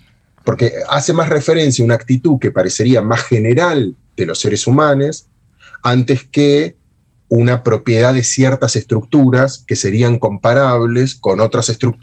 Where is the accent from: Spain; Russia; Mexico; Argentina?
Argentina; La Plata, Buenos Aires Province; yo soy de La Plata, ¿no? Yo vivo en la ciudad de La Plata, en una ciudad de la Argentina, que es una ciudad de 700.000 habitantes, 600.000 habitantes.